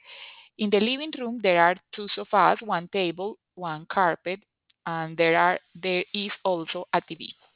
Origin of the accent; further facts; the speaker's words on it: Medellin, Antioquia, Colombia; born there; English is a second language; I was born in Medellin, Colombia.